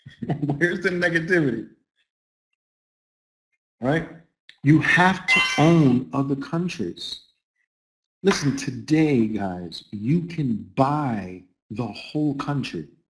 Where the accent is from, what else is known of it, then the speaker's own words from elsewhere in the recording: New York, United States; I'm from New York.